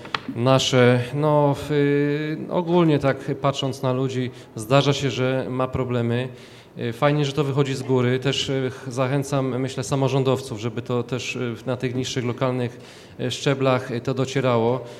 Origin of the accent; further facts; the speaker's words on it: Kraków, Lesser Poland, Poland; sam ja jestem z Kraków Nowa Huta, z klubu Gazety Polskiej.